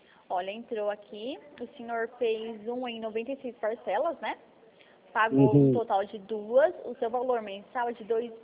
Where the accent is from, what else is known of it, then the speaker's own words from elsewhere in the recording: São Paulo, Brazil; Sou aqui de São Paulo.